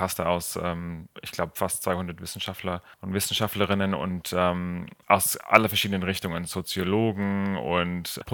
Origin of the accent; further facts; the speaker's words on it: Australia; German is a second language; moved away as an adult; now in Germany; Und ich bin in Australien aufgewachsen, aber bin nach Deutschland gezogen, um meine PhD in Erdsystemwissenschaften oder Klimawissenschaften zu schreiben. Ich bin jetzt seit 8 Jahren in Deutschland.